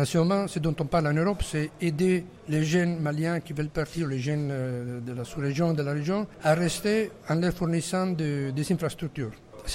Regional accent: Italy; Moi, je viens d'Italie et je suis témoin de naufrages horribles

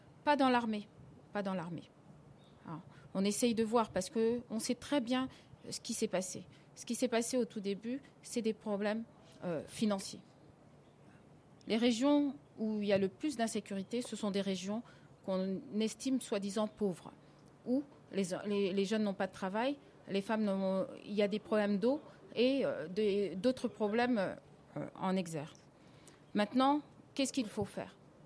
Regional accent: Mali

